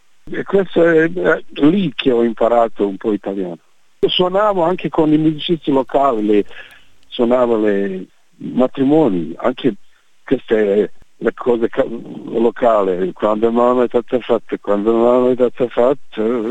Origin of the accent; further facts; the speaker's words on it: Sarajevo, Federation of Bosnia and Herzegovina, Bosnia & Herzegovina; Italian is a second language; Io sono da Sarajevo.